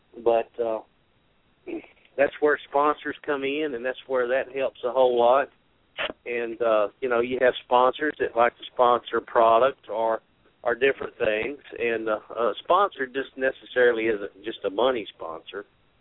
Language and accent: English; McKenzie, Tennessee, United States; I grew up here in McKenzie, and it's a good place to live. It's safe.